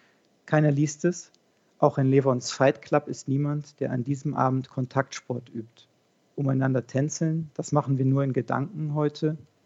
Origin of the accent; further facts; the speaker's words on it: North Rhine-Westphalia, Germany; in Nordrhein-Westfalen, in Ostwestfalen, wo ich aufgewachsen bin.